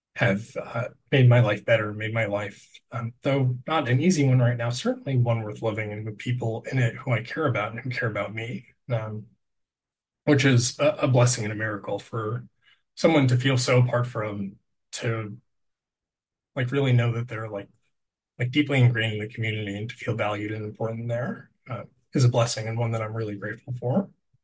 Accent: Los Angeles, California, United States; also born or lived in New York City; I was born in New York City. I grew up in Los Angeles.

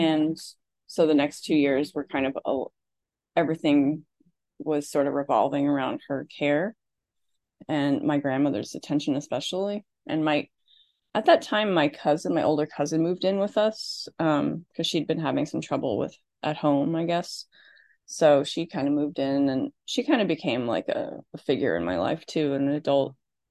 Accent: Midwest, United States; I grew up in the Midwest in an Irish Catholic family and went to Catholic school and all that fun stuff.

